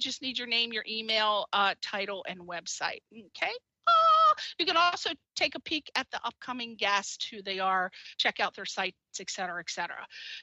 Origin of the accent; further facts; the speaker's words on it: Connecticut, United States; also born or lived in Maryland; Let me tell you, honey, even though I'm from Connecticut, I grew up halfway between Connecticut and Maryland.